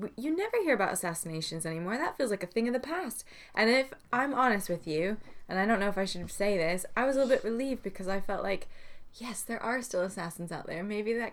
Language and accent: English; California, United States; California.